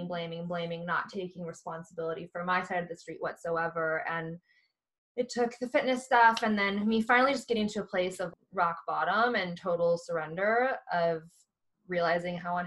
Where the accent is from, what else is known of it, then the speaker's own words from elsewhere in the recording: Midwest, United States; the programming that I had from growing up in the Midwest.